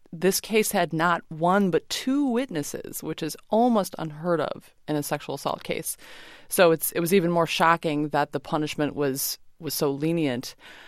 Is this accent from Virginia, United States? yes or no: no; Minnesota, United States; The late, great Hubert Humphrey from my home state of Minnesota said